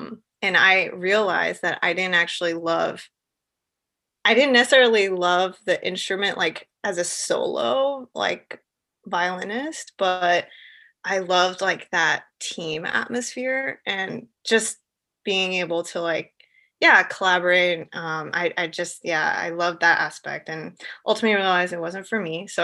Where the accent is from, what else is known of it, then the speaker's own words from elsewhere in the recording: Texas, United States; I actually grew up in just like a small suburb north of Houston. Now it's not so small. But when I grew up, it was like right outside my window was a horse farm.